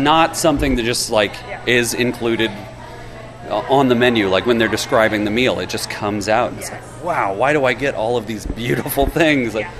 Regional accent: Alabama, United States; I'm a vegetarian from Alabama.

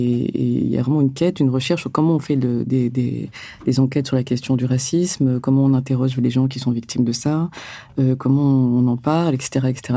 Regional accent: Algeria; je suis algérienne, moi, à ce moment-là, en fait.

